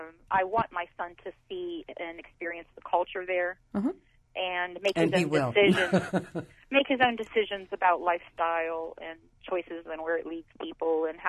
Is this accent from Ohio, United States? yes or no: yes; Worthington, Ohio, United States; I came up from Worthington on the bus as a young student.